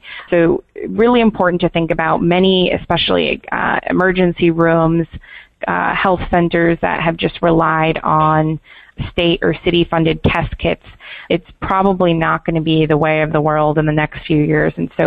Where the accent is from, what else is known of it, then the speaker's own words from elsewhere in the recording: Massachusetts, United States; I'm actually from Massachusetts, so I'm very proud of that fact.